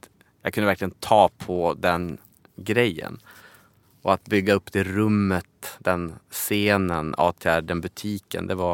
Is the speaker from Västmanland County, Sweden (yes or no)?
no; Umeå, Västerbotten County, Sweden; now in Stockholm, Sweden